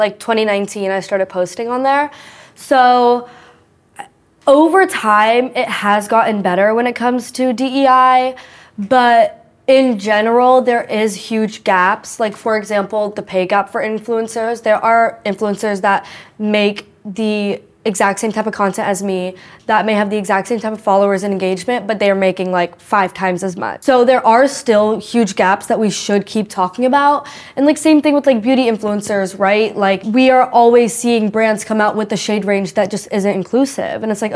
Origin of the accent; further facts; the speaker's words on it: Georgia, United States; And obviously I grew up in Georgia, which is a very difficult place for a little round girl to grow up.